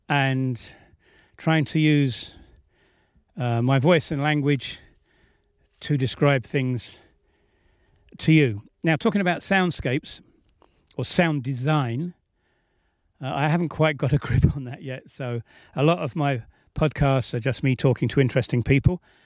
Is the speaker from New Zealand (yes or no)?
no; England, United Kingdom; now in Balkans; So I am an Englishman in the Balkans